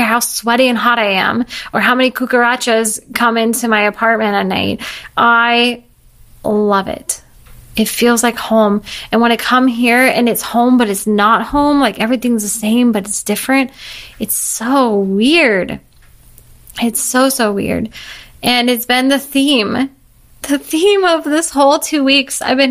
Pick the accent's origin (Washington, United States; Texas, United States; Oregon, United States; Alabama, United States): Oregon, United States; Newberg; I go back to Newburgh, Oregon, where I grew up, and I don't miss anything about it.